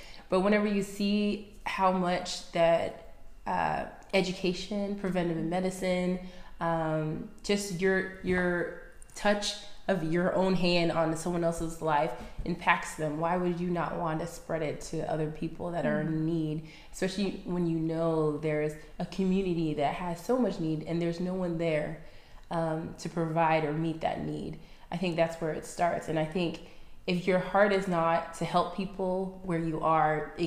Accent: Nigeria; We're like, no, I'm Nigerian.

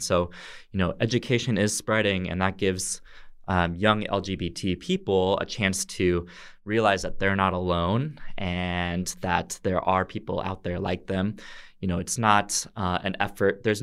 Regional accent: Alaska, United States; Yeah, so I grew up in Alaska. And so growing up in Alaska, there's some similarities to Mongolia because it's kind of a cold climate, cold environment.

